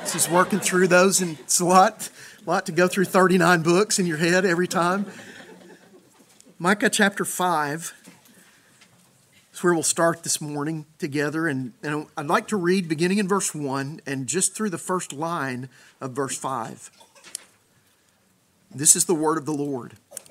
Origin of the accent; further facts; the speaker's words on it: Tennessee, United States; the house where I grew up in East Tennessee is one of those places for me. That's the place where we moved in when I was just 4 years old, and lived there until I went to college